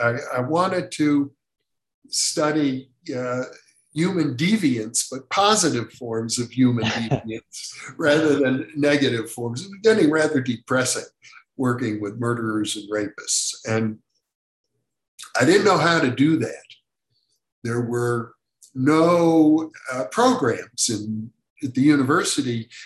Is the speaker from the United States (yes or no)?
yes; Wisconsin, United States; a psychologist from Wisconsin, my home state, named Ila Zeebel